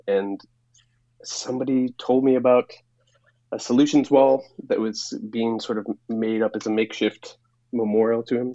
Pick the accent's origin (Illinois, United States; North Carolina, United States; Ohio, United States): Illinois, United States; Chicago; now in Portland, United States; Well, so I was living in Portland post, you know, growing up in Chicago. I just sort of landed in Portland in 1994.